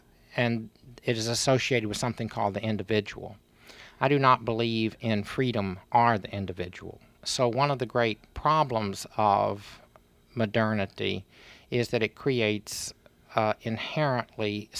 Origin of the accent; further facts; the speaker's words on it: Texas, United States; My story was absolutely given to me. I'm a Texan. I don't get to choose that.